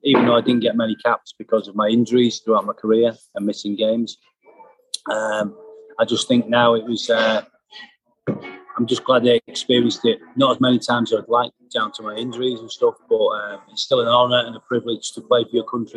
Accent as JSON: {"language": "English", "town": "Glasgow", "region": "Scotland", "country": "United Kingdom", "tie": "born there", "said": "I was born in Scotland. Being born in Glasgow"}